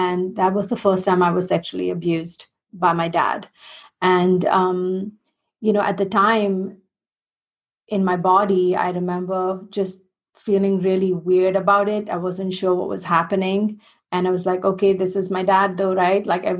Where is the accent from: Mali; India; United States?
India; Chennai, Tamil Nadu; also born or lived in New Delhi; I was born in the north of India in a place called New Delhi. It's actually the capital. And at the age of about four, we moved to the south to a city called Chennai